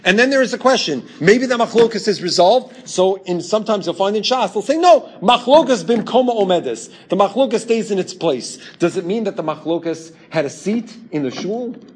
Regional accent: Midwest, United States; When I tell people, now I can honestly say it, I'm from the Midwest.

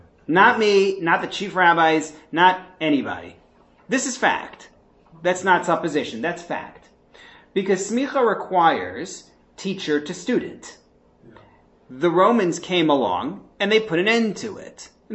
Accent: New York, United States; I grew up in New York and was not familiar with anybody who had converted.

